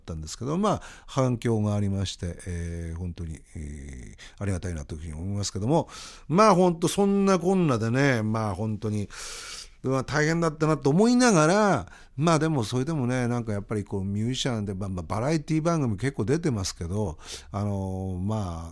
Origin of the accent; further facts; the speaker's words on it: Tagajo, Miyagi, Japan; 被災地である、まあ、僕のふるさとの宮城の、多賀城市ってところなんですけど